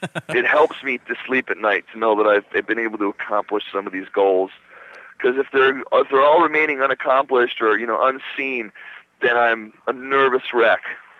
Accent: New Jersey, United States; And I'm pretty straight. I'm from New Jersey. I just kind of call it how it is.

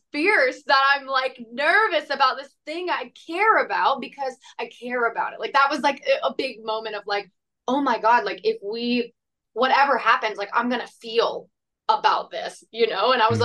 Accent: Mississippi, United States; because I grew up in Mississippi, read the book when I was little, and then in high school we did a play version of The Outsiders

